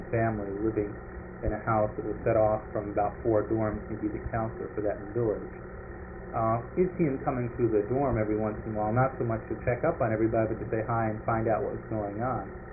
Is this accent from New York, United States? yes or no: yes; New York, United States; And of course, growing up on Long Island, I mean, who doesn't know what an ocean looks like?